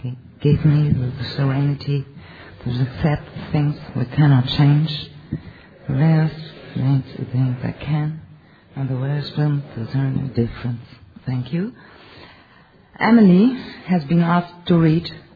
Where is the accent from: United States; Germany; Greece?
Germany; English is a second language; I'm an addict from Germany.